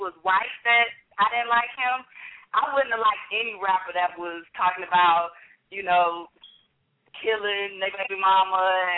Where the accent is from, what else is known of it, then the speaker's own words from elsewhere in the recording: Michigan, United States; He's from Michigan. I'm from Michigan.